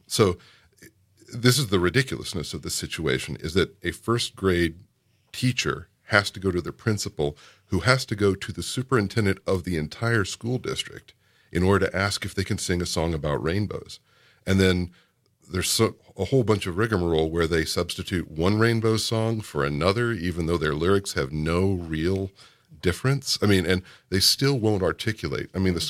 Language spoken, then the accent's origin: English; Kentucky, United States; You know, I remember I grew up in South Central Kentucky in the 80s, and my mother was an elementary music teacher.